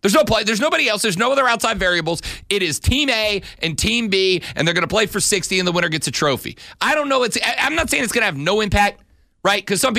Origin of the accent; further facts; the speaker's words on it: the South, United States; Because I was raised up in the South.